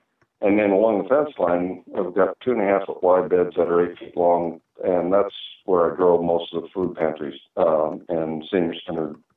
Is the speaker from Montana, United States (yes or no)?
yes; Kalispell, Montana, United States; now in Eureka, United States; I was born and raised in Kalispell.